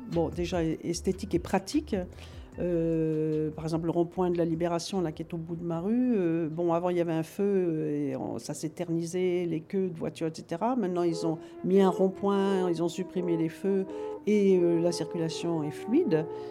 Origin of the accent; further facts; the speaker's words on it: Tours, Centre-Val de Loire, France; now in Montauban, France; J'ai grandi dans la région de Tourangelle, j'ai grandi à Tours. Au moment de quand j'étais jeune adulte et que j'ai rencontré mon mari, nous étions à Orléans. J'ai commencé à travailler à Orléans